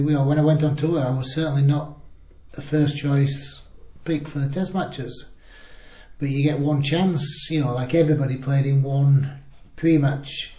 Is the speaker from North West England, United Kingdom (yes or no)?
no; Yorkshire and the Humber, United Kingdom; being Yorkshireman, being, you know, the size of the club, being the city